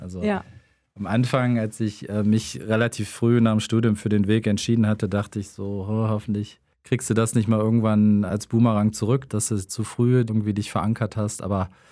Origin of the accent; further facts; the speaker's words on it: Krefeld, North Rhine-Westphalia, Germany; also born or lived in Münster; bin 47 Jahre alt, gebürtiger Krefelder und eigentlich auch leidenschaftlicher Krefelder.